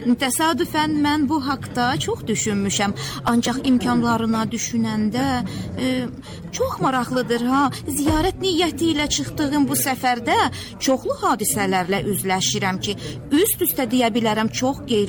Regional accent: Baku, Azerbaijan; Bakılıyam.

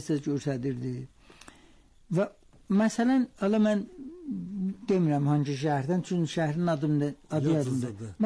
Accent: Iran; mən iftihar ki, İranlıyam

